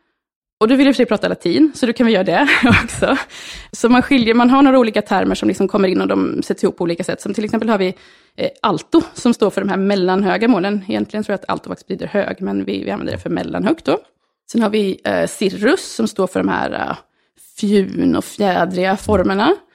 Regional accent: Norrköping, Östergötland, Sweden; Visserligen född och uppväxt i Norrköping, så jag kanske utsatts för lite meteorologi.

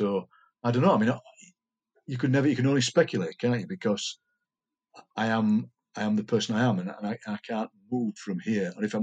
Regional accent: Yorkshire and the Humber, United Kingdom; accent: Yorkshire; I think, because he recognised my Yorkshire accent, sent me completely the wrong way.

